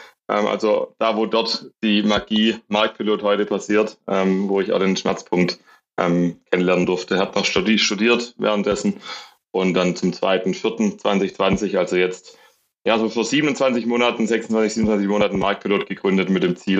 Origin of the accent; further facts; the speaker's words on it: Baden-Württemberg, Germany; was mir als Schwabe doppelt wehtut